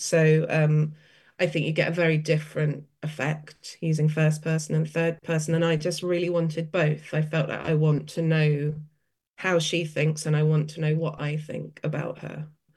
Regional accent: United Kingdom; I think it comes from being half Australian, but living for most of my life in the UK.

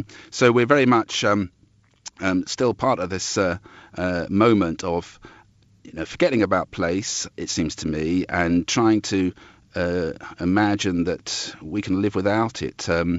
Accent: Epping, East of England, United Kingdom; You can just see it in the kind of celebrations, the events in this little town I used to come from, which I came from, Epping, in the suburb of London.

